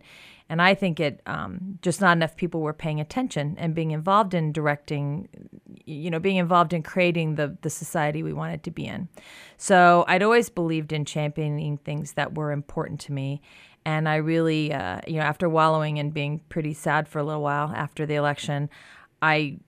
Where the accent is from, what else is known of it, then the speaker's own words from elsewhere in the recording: Colorado, United States; I grew up in Colorado. I was born in Colorado and grew up in Jefferson County, North Jefferson County, actually.